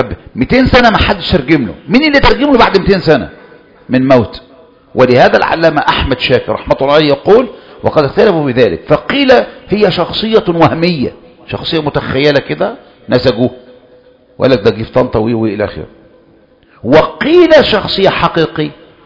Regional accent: Egypt; وجبنا كل هذا عندنا في مصر، كل هذا في مصر عندنا

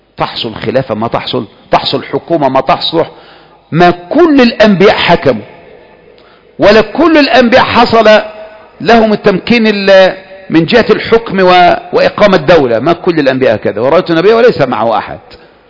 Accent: Egypt; دي قاعدة فينا احنا كمصريين.

